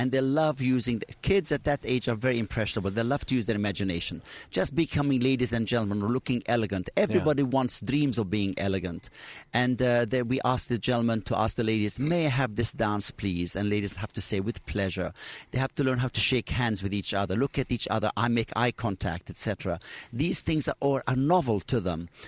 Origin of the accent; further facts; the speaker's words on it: England, United Kingdom; moved away as an adult; now in New York City, United States; And I don't mind my accent at all. And I've been living in New York City for the past 30 years. And when this came out, I thought, well, it would be very good for me to come back to England.